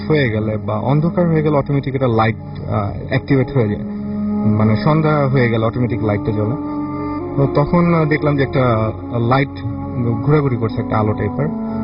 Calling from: Dhaka, Dhaka Division, Bangladesh; আমি কদমতলা বাসাবো থেকে এসেছি।

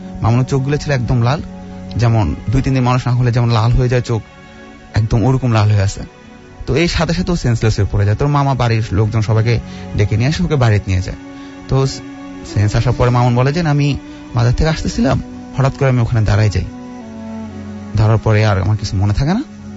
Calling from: Dhaka, Dhaka Division, Bangladesh; আমি বসুন্ধরা আবাসিক এলাকা থেকে এসেছি।

